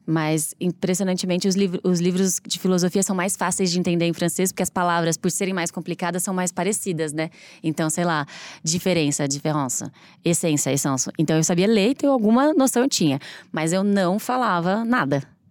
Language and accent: Portuguese; Ribeirão Preto, São Paulo, Brazil; E eu sou de Ribeirão Preto.